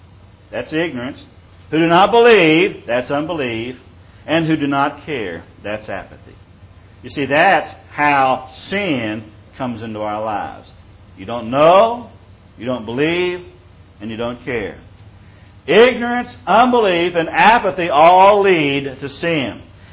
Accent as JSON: {"language": "English", "town": "Dripping Springs", "region": "Texas", "country": "United States", "tie": "born or raised there", "said": "I remember when I was growing up in Dripping Springs"}